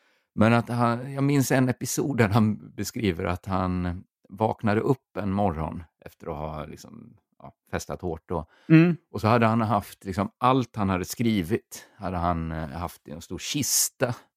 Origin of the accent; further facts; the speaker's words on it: Borås, Västra Götaland County, Sweden; moved away as an adult; så flyttade jag från Borås då till Lund och flyttade in på Smålands nation.